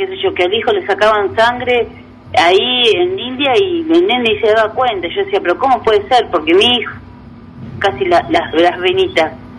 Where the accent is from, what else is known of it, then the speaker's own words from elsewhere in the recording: Chivilcoy, Buenos Aires Province, Argentina; Yo soy de Chivilcoy, habíamos viajado a Capital a hacer unos estudios y nos quedamos una semanita.